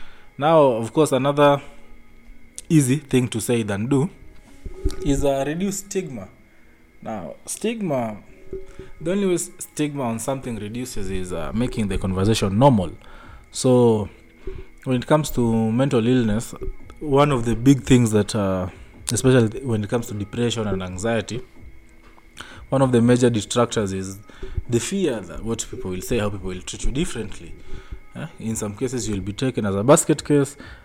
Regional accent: Kenya; as a Kenyan, I can vaguely suggest

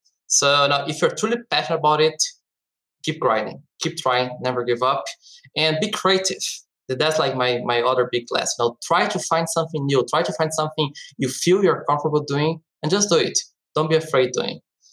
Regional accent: Brazil; English is a second language; like I come from Brazil, like a huge, like soccer, you know, fan crazy country. And I remember growing up as a huge soccer fan.

